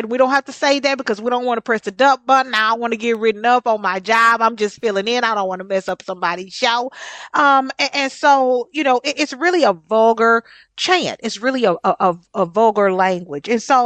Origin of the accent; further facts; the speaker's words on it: Minnesota, United States; "Son, these people don't know you. We are from Minnesota."